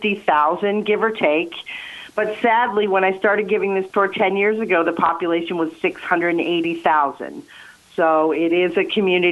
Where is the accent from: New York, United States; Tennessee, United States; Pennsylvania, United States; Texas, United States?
Pennsylvania, United States; Johnstown; now in Philadelphia, United States; but I had a lot more problem growing up in Johnstown, Pennsylvania, a very small town, not as good education system. And when I moved to Philadelphia, everybody was Jewish.